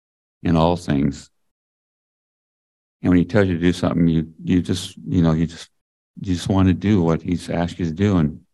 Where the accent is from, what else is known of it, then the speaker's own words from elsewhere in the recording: Tillamook, Oregon, United States; I grew up in Tillamook.